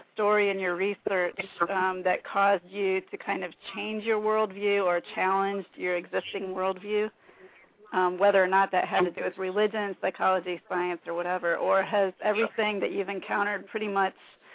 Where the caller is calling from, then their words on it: California, United States; I'm calling from California.